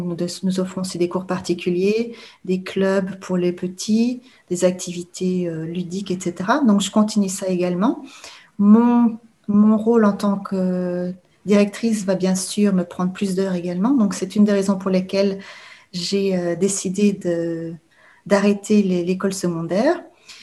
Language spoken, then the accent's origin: French; Belgium; Je viens de Belgique.